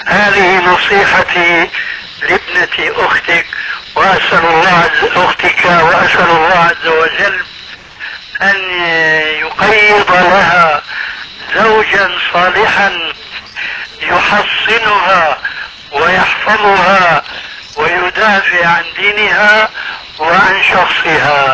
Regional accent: Syria

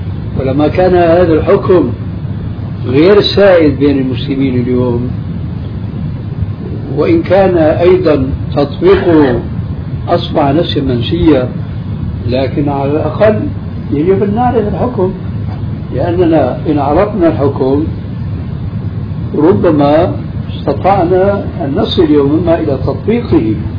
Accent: Syria; كذا تعرف عندنا في سوريا، في عندكم هيك شيء؟

